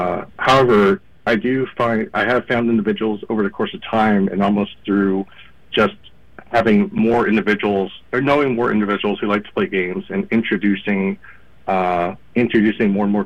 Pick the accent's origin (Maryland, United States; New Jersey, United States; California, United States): California, United States; I'm originally from California, and it wasn't until I moved to the Northwest